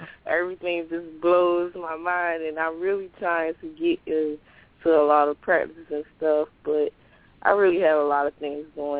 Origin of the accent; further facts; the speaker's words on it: South Carolina, United States; Oh, I'm from a small town near Beaufort, South Carolina.